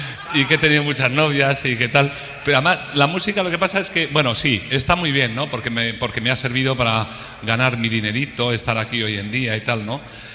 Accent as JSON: {"language": "Spanish", "region": "Asturias", "country": "Spain", "said": "Yo voy a romper, como buen asturiano, voy a romper el fuego."}